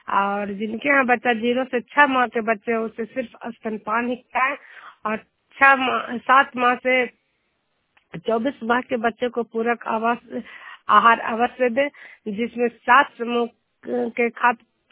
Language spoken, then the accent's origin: Hindi; Juniyar, Bihar, India